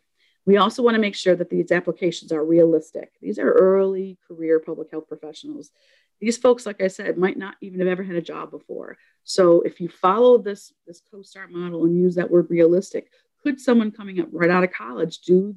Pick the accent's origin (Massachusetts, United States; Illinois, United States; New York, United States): New York, United States; And I know I talked really fast because I'm from New York and that's what I do.